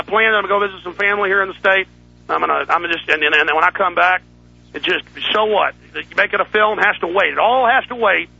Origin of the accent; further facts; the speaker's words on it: Texas, United States; I'm from Texas.